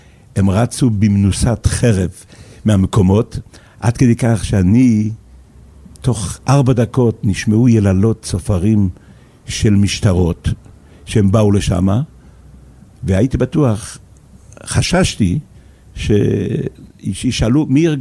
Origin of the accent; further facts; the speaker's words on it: Jerusalem, Jerusalem District, Israel; ושם הייתי שנה וחצי, עד שעליתי חזרה לירושלים.